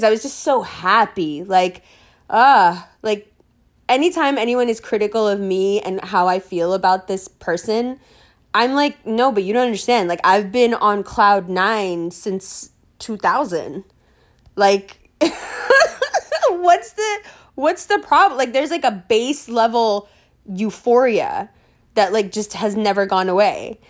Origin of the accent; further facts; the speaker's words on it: New York City, New York, United States; I'm from New York City. You know, like, I live here. I'm not, like, a tourist or something.